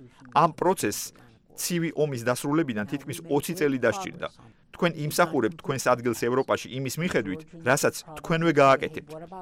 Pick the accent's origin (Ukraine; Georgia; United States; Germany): United States; მე ამერიკელი ვარ.